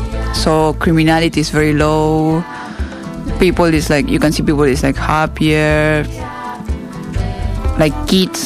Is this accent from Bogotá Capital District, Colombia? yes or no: no; Barranquilla, Atlántico, Colombia; English is a second language; in my neighborhood, in my hometown, in Barranquilla, sometimes we have like something like called neighborhood meditation.